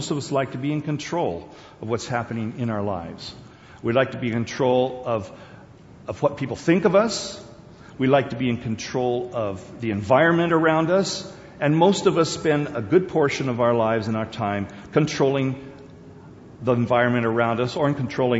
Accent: South Korea; moved away; And so I was raised in Korea. Some of the first words that I spoke were Korean words.

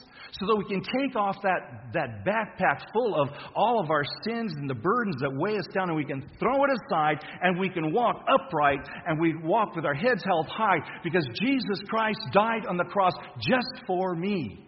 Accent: California, United States; I remember as a kid growing up in the Napa Valley, and I was a senior at PUC Prep

